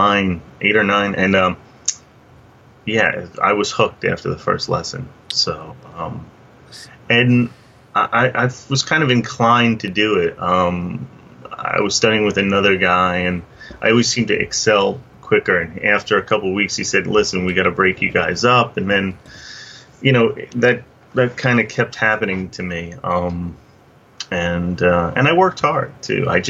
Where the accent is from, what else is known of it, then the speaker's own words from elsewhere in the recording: Yonkers, New York, United States; also born or lived in Bronx / Greenwich Village; I was born in Jacoby in the Bronx, and then I lived in the Village. We had an apartment. It was my grandparents' apartment, and I ended up moving up to Yonkers